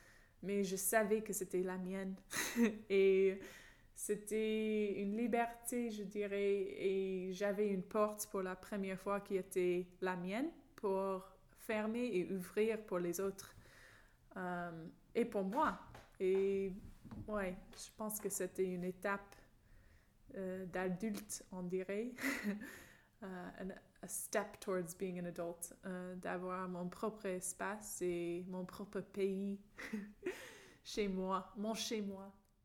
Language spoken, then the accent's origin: French; California, United States; French is a second language; Je dis jamais que je suis américaine, je dis je suis californienne.